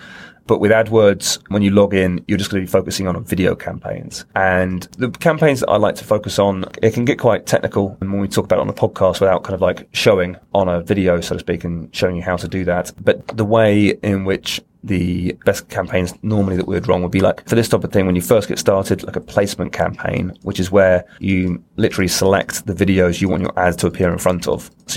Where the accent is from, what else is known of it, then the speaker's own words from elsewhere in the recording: United Kingdom; No, I'm British.